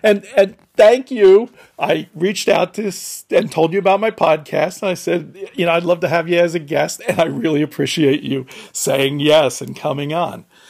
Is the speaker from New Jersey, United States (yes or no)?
yes; New Jersey, United States; I'm up from North Jersey, and then there's people from further away, Maryland, Delaware.